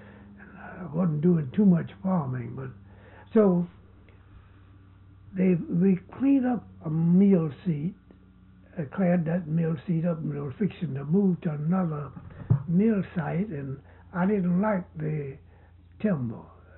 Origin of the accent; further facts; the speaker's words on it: South Carolina, United States; I came from South Carolina.